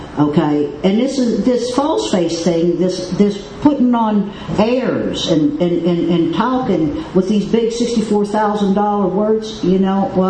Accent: Pennsylvania, United States; And so I was adopted off the reservation. I was raised by a white family 25 miles southeast of Pittsburgh, Pennsylvania.

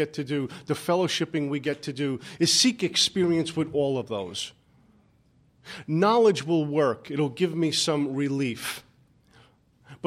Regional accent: Brooklyn, New York, United States; My first drink came when I was about 14 years old. I grew up in Brooklyn.

